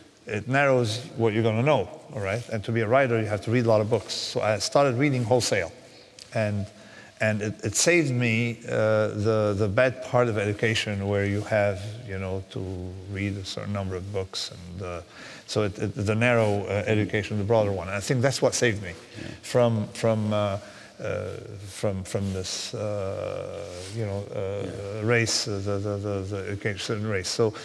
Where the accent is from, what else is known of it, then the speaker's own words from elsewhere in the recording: Lebanon; I'm Greek Orthodox from Lebanon. So right. It's a threatened minority that you understand.